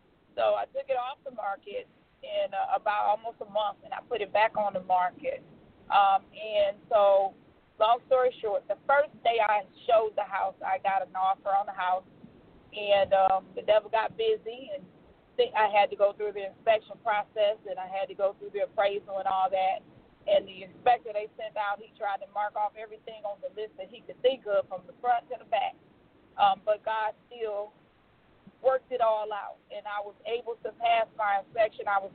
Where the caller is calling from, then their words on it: Tennessee, United States; also born or lived in Louisiana; I'm calling from Tennessee. Yay! But officially, I have not moved from Louisiana